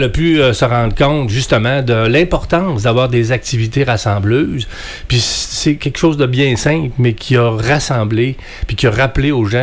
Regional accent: Métabetchouan, Quebec, Canada; puis je suis un gars du Lac-Saint-Jean. Je viens de Métabetchouane, originaire d'Allemagne, mais je demeure à Métabetchouane depuis 25 ans.

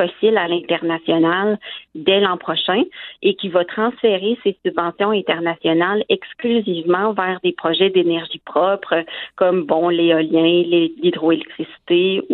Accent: Canada; les nouvelles exploitations d'énergie fossile chez nous, au Canada.

